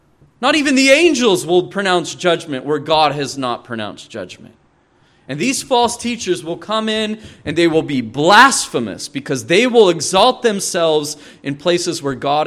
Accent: Montana, United States; I'm from Montana.

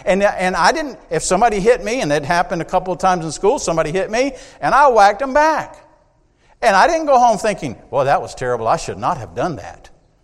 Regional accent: the South, United States; I was raised in the South, and my father was a good Southern gentleman, a man of his word, an honest man.

